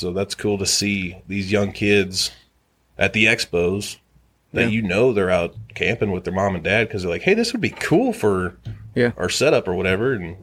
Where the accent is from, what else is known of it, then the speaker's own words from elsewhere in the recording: Missouri, United States; also born or lived in Indiana / Illinois; I was born in Indiana. We lived in Illinois for, like, briefly. And then I think whenever I was six, we moved to Missouri. And I've been down here ever since.